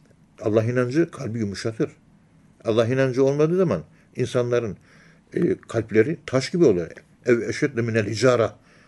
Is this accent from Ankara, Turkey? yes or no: yes; Ankara, Turkey; Çünkü esas vatanım Ankara'nın yerlisiyim ben. Evimiz 450-500 senelik ev.